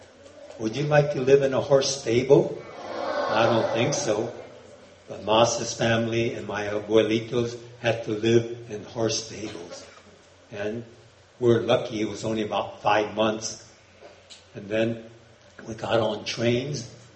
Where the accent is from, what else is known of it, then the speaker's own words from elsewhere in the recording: United States; born there; I'm American. I was born here in America. My parents came from Japan. That's why I look Japanese.